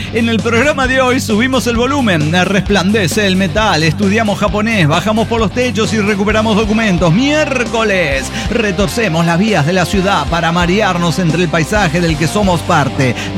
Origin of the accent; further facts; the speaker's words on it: Tarija, Bolivia; soy de Tarija, Bolivia.